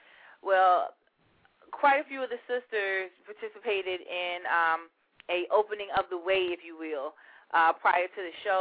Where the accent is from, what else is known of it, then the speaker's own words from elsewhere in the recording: Richmond, Virginia, United States; I'm from Richmond, Virginia. I currently live in Richmond, Virginia.